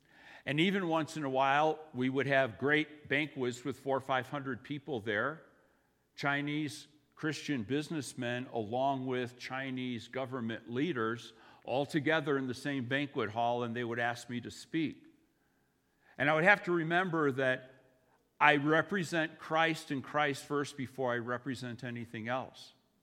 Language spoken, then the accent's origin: English; Ireland; Well, the Irish guy, me being Irish, I can identify.